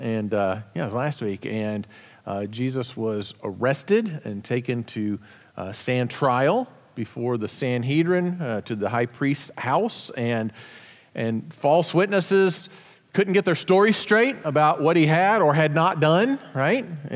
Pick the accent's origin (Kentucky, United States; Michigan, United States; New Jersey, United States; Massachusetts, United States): Kentucky, United States; pert near done, as we used to say where I grew up in Kentucky.